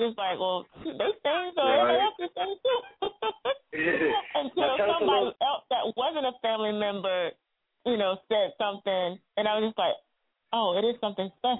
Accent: Atlantic Beach, Florida, United States; I was raised in Atlantic Beach. It's like right on the outskirts. It's in Jacksonville, but it's a certain part of Jacksonville. I grew up in the beaches area, so Atlantic Beach.

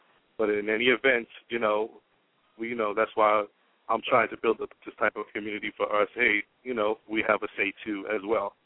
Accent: Miami, Florida, United States; I grew up in Miami as well. I went to high school in Miami

